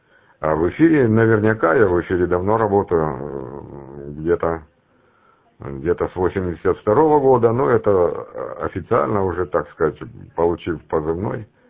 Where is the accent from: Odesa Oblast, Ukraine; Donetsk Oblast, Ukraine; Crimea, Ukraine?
Donetsk Oblast, Ukraine; Dokuchaievsk; Но я сам не дончанин, я сам из Докучаевска